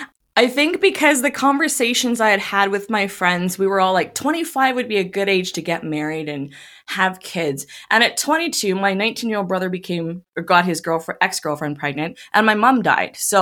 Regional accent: Canada; I am from Canada, currently living in Canada, out west

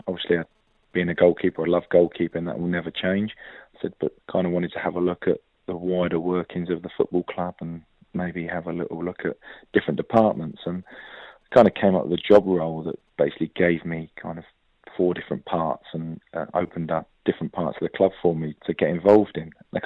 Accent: Luton, East of England, United Kingdom; I come from Luton.

